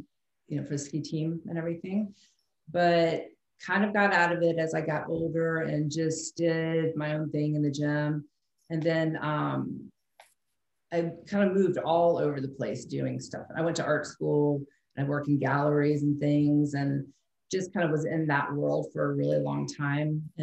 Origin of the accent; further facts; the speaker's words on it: Montana, United States; I'm from Montana originally.